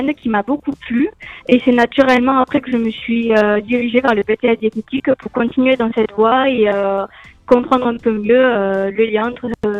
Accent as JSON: {"language": "French", "town": "Narbonne", "region": "Occitanie", "country": "France", "tie": "born or raised there", "said": "moi j'ai grandi sur Narbonne"}